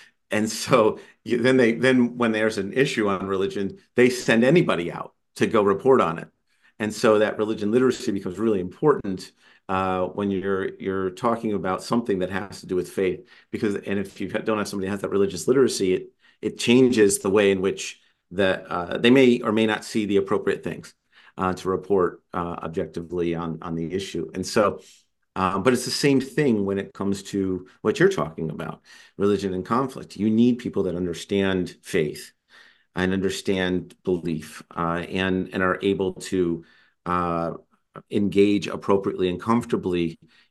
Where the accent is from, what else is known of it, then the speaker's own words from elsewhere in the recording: Poughkeepsie, New York, United States; I'm from Poughkeepsie, so it's really kind of funny, yeah.